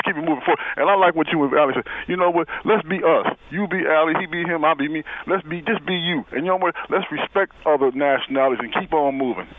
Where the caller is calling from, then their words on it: Chicago, Illinois, United States; So y'all, you know, I'm listening from Chicago.